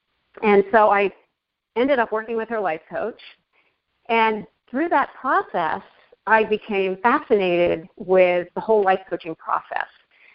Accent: Tri-state New York area, United States; also born or lived in Connecticut, United States / New Jersey, United States; I grew up in the Connecticut, New Jersey area, so I'm from the tri-state New York area. And as a kid, I was part of a large family, one of seven.

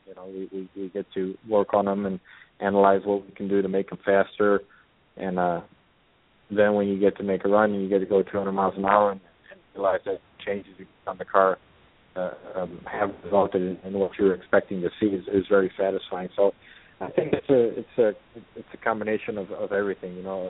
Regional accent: Aruba; and we're from Aruba.

